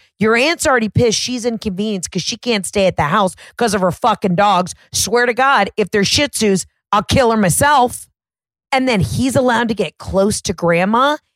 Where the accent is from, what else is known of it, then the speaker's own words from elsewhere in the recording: Georgia, United States; Florida knows. I'm from Georgia. We're in on the joke.